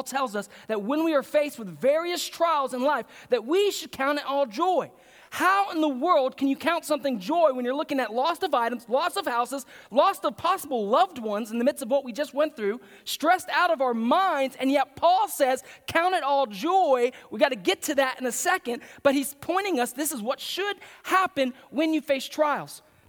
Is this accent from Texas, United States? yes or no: yes; Pearland, Texas, United States; I grew up in Pearland, and all my friends, my best friends growing up, live in Alvin, Pearland, somewhere around Friendswood, the Dickinson area